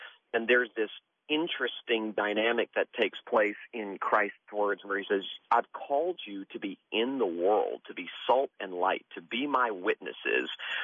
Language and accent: English; Florida, United States; I dropped out of high school at 16 and got kicked out of my house at 16, and growing up in South Florida, drank deeply from the wells of this world